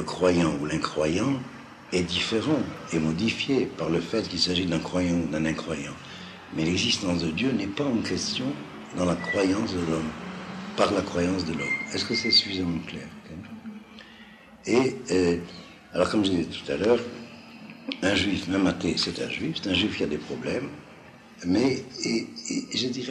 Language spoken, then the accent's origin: French; Algeria; first language Judeo-Arabic; French is a second language; moi je parle français, et encore parce que je suis algérien d'origine, ma langue maternelle c'était le judéo-arabe, et ma langue de culture a été le français